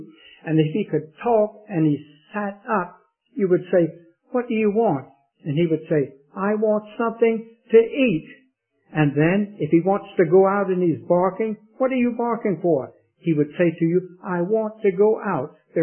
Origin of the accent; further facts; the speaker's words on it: Raleigh, North Carolina, United States; I was born and brought up in Raleigh, North Carolina, and there were two junkyards